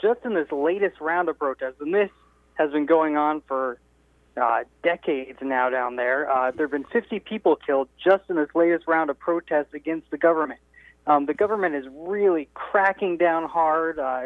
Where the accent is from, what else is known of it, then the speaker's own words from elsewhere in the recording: New Jersey, United States; I hail from New Jersey.